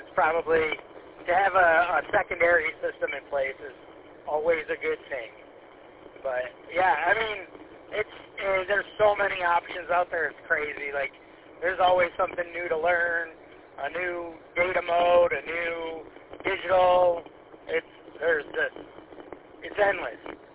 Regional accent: Michigan, United States; I'm from Macomb County, and I know that area

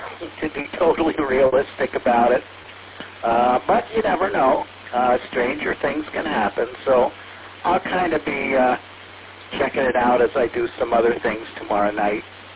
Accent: Pennsylvania, United States; since I'm from Pennsylvania originally

